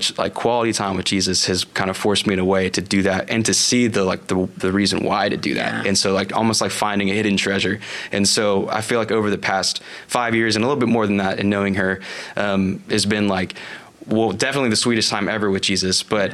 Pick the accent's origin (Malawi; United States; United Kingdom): United States; San Antonio, Texas; as I was growing up in San Antonio, found quickly that I loved music